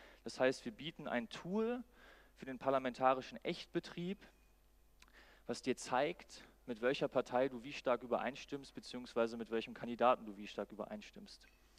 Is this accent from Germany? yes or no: yes; Göttingen, Lower Saxony, Germany; ich komme aus Göttingen